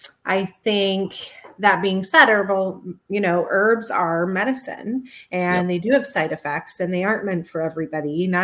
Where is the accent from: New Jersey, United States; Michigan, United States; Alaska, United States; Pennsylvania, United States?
Michigan, United States; moved away as an adult; I'm originally from Michigan. I moved down in 2007.